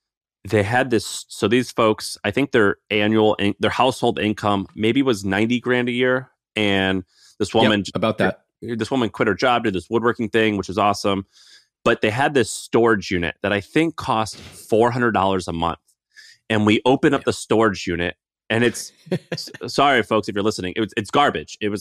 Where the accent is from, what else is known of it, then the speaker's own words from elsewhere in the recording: Missouri, United States; I grew up in Missouri. I grew up in a very normal household.